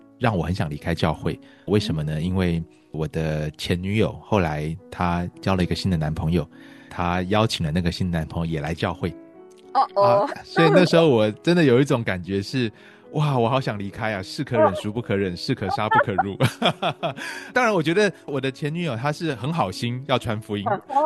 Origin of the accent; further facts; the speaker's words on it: Taiwan; 那我是在台湾出生长大的。